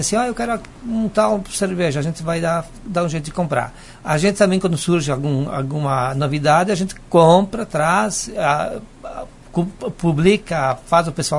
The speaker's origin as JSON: {"language": "Portuguese", "town": "Constantina", "region": "Rio Grande do Sul", "country": "Brazil", "tie": "born or raised there", "also_born_or_lived": "Sarandi", "said": "Eu sou natural de Constantina"}